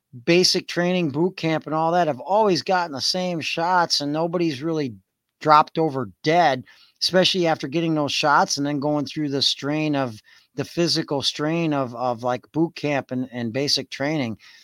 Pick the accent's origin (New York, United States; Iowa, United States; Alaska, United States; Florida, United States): Iowa, United States; Dubuque; I'm growing up. I grew up in Dubuque, Iowa. And I was like, shit, man, you're only like 80 miles away from me.